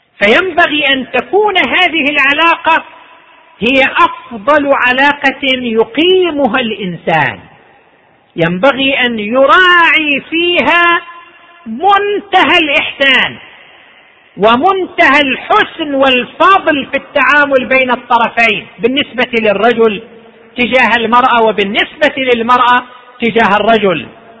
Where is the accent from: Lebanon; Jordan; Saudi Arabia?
Saudi Arabia; عندنا في المملكة العربية السعودية وزارة الشؤون الاجتماعية شكلت إدارة خاصة للحماية الاجتماعية للأسرة